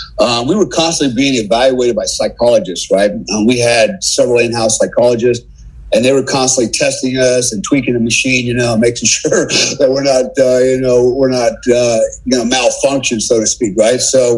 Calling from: Bali, Indonesia; I'm calling you from Bali, Indonesia. I have a home here. I have an office here. I have a business here. I have a home in Panama City Beach, Florida, so I can move back and forth.

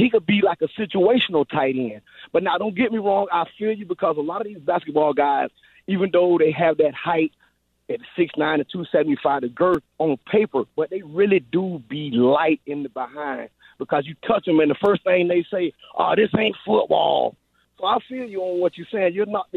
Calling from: Fort Myers, Florida, United States; I'm calling from Fort Myers.

